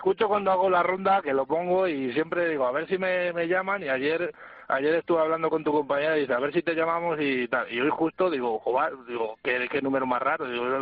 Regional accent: Mijares, Castile and León, Spain; Y quería dar un saludo a mi pueblo, que se llama Mijares, de la provincia de Ávila, a todos mis paisanos

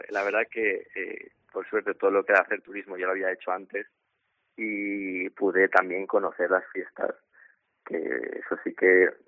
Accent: Valencian Community, Spain; yo soy valenciano y yo veía que todo el mundo estaba hablando mi idioma.

